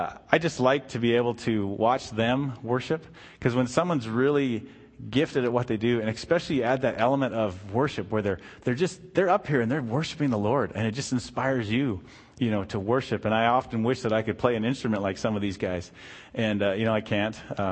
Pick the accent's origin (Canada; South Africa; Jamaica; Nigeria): Canada; now in United States; I'm Canadian and American now, so I've been here longer than I was up there, so I guess I'm America now.